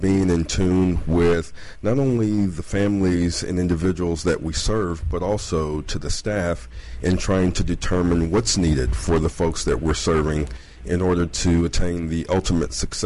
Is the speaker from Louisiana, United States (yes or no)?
yes; DeRidder, Louisiana, United States; I'm originally from a small town, DeRidder, Louisiana.